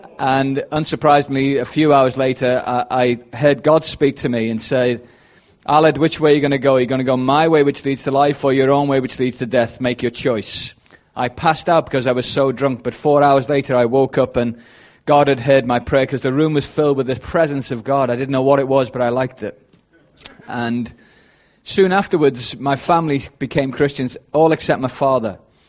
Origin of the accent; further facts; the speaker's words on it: Wales, United Kingdom; I'm the guy from Wales